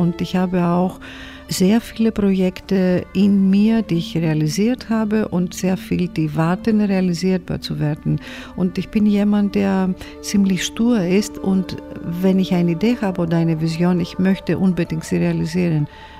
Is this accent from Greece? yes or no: yes; Athens, Attica, Greece; German is a second language; Ich bin in Athen aufgewachsen, in einer sehr großen Familie.